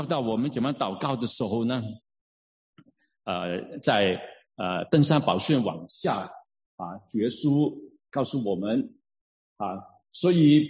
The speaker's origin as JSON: {"language": "Chinese", "country": "China", "said": "什么叫义？我们中国人呢，韩愈，但是大家都有听过"}